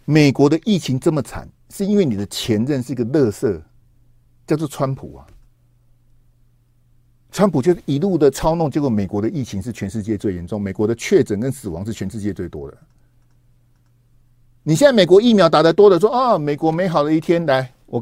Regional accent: Taiwan; 我是讲我们台湾啊，大陆我是不熟

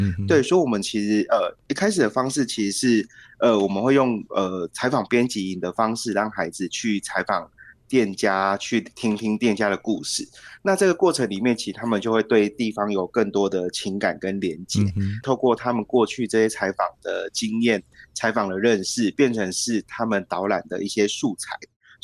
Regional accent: Xingang, Chiayi County, Taiwan; 我也是新港长大的孩子

